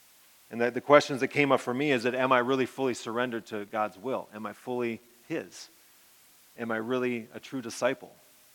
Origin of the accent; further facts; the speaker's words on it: Aberdeen, South Dakota, United States; moved away as an adult; I grew up in South Dakota, grew up in Aberdeen, South Dakota. I moved to the Twin Cities of Minnesota 21 years ago to pursue a career in engineering.